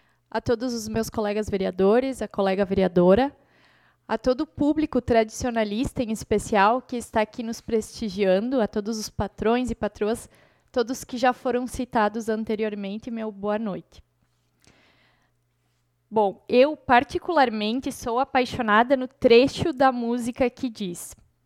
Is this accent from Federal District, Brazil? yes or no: no; Anta Gorda, Rio Grande do Sul, Brazil; now in Guaporé, Brazil; eu já fui prendinha também, lá do CTG da minha terra natal, de Antagorda, o CTG Lança Crioula, fui prenda mirim lá